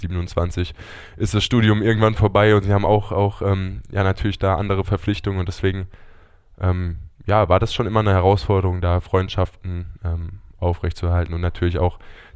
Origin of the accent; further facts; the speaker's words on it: Eltville-Erbach, Hesse, Germany; Ja, genau. Eltville-Erbach.